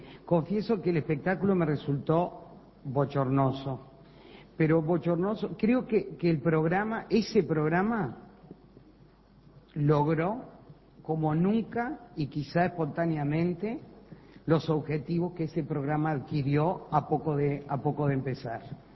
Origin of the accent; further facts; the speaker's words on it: Uruguay; Yo, como ciudadana uruguaya, yo fui destituida.